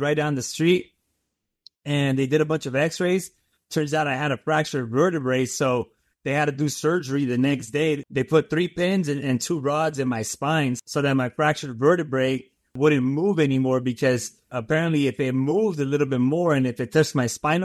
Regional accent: Palm Springs, California, United States; now in Miami, United States; I'm 29 years old. I live in Miami, Florida, and I'm originally from Palm Springs, California.

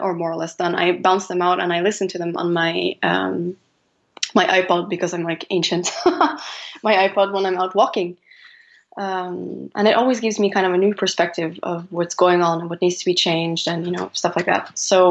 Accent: Oslo, Norway; I had this song that I had made like as a pure inspiration from Norway, from Oslo, my hometown.

